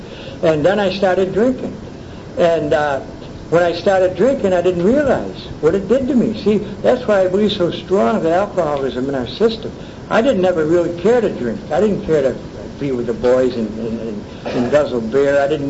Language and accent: English; Syracuse, New York, United States; That's outside of Syracuse. Syracuse was my hometown.